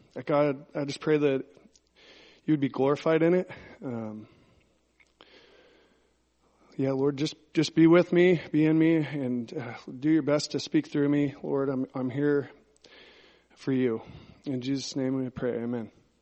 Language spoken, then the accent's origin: English; Klamath Falls, Oregon, United States; I'm 34 years old. I grew up in Klamath Falls, Oregon. I'm the oldest of four kids